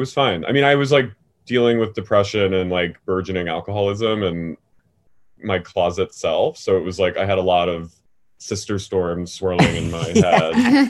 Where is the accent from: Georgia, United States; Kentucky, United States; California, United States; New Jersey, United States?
New Jersey, United States; Yeah, I grew up in South Jersey.